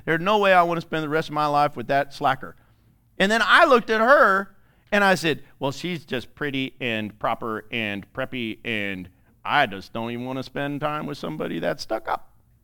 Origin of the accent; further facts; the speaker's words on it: Iowa, United States; born there; I was born in Iowa, and you got an Iowan heart.